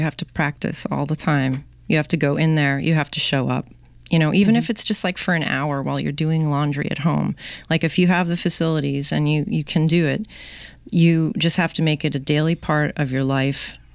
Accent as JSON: {"language": "English", "town": "Jersey City", "region": "New Jersey", "country": "United States", "moved": "yes", "said": "No, I'm from Jersey City."}